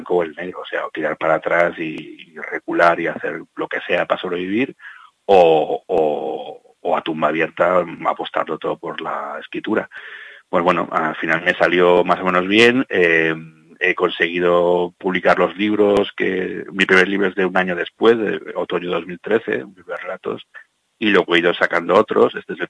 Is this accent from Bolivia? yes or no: no; Barcelona, Catalonia, Spain; una parte bastante oscura que cuento de mi adolescencia e infancia en Barcelona